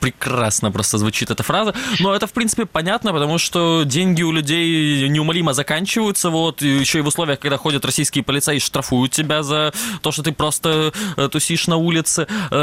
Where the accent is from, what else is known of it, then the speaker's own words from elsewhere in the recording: Kerch, Crimea, Ukraine; Обделили почему-то мой родной город